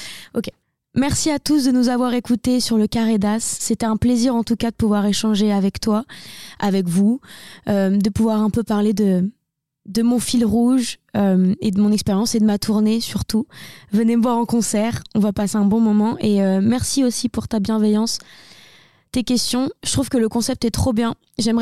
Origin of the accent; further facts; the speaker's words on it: Bourgogne-Franche-Comté, France; accent: Burgundy; j'ai toujours mon petit accent. On sait que je viens de Bourgogne.